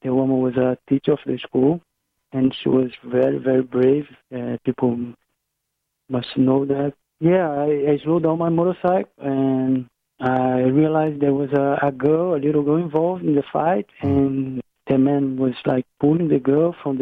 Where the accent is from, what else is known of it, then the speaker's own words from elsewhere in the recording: Rio de Janeiro, Brazil; now in Dublin, Ireland; Yeah, but I'm from Rio, and Rio is much worse than here.